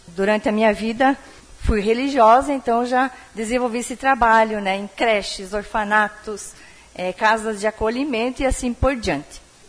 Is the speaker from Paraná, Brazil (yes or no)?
yes; Ampere, Paraná, Brazil; now in Erechim, Brazil; moro em Campo Erechim há aproximadamente 14 anos, sou natural de Ampere, Paraná.